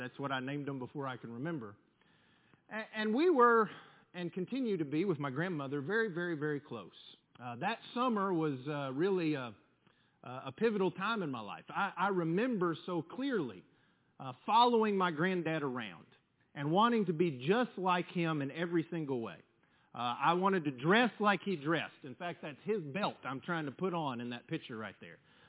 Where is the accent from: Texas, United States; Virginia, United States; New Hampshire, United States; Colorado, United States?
Texas, United States; also born or lived in Houston; Because that year, we moved from Houston to West Texas, where I grew up the rest of my life.